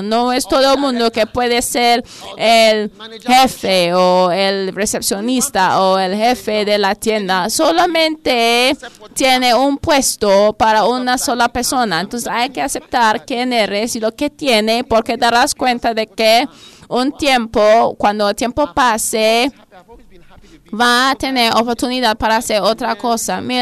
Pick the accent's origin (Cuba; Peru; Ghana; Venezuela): Ghana; porque mira, yo sí soy de Ghana